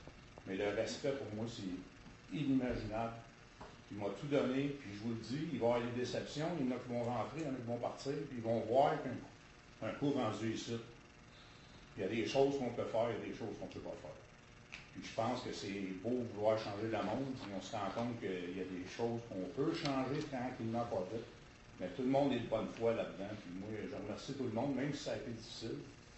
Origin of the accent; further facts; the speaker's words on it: Quebec, Canada; Puis au-delà des racines, je pense qu'on est tous des Québécois.